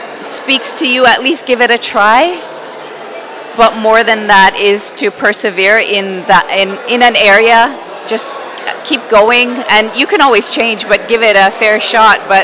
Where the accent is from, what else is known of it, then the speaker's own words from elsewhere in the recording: Toronto, Ontario, Canada; I'm from Toronto. I'm a Toronto visual artist.